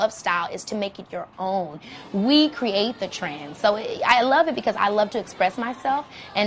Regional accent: Chicago, Illinois, United States; also born or lived in California; Well, you know, I grew up in Chicago, so I have to support the Bears

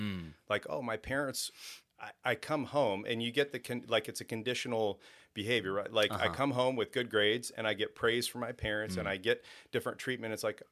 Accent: Sarasota, Florida, United States; Sarasota.

